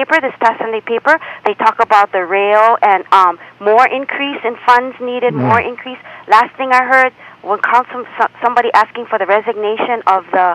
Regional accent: Hawaii, United States; born there; this island place that I was born on Maui, but I live here now.

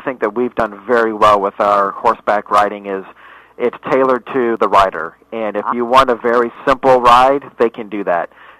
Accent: Ohio, United States; also born or lived in Michigan; I'm from Ohio and Michigan.

